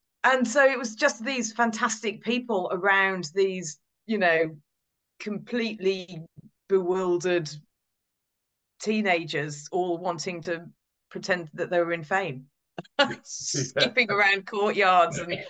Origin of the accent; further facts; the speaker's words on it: Sutton Coldfield, West Midlands, United Kingdom; Well, born and bred in Sutton Coldfield, really.